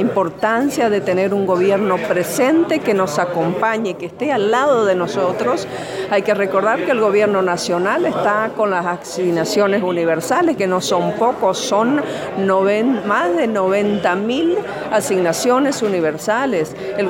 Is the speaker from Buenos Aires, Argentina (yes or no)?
no; El Soberbio, Misiones, Argentina; born there; Yo nací en El Soberbio, en La Chacra. A mí me salvó la educación gratuita.